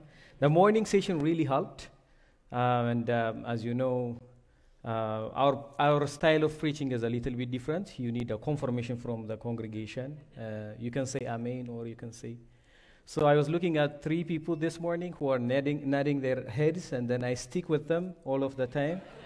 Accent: Addis Ababa, Ethiopia; I was born and raised in Addis Ababa, the capital of Ethiopia, in an industrial area called Akaki.

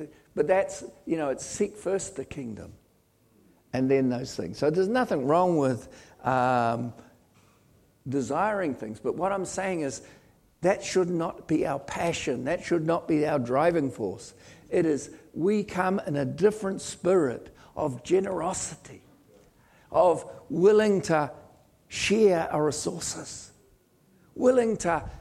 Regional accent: New Plymouth, Taranaki, New Zealand; moved away as an adult; now in Wellington, New Zealand; And I moved down to Wellington from my hometown is New Plymouth, if any of you know New Zealand.

